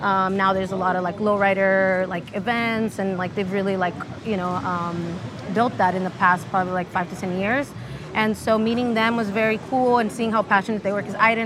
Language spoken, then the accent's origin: English; San Diego, California, United States; I grew up in Tijuana every weekend since I was a kid. We would cross the border. It was like a 20-minute drive because I grew up in South Bay, San Diego.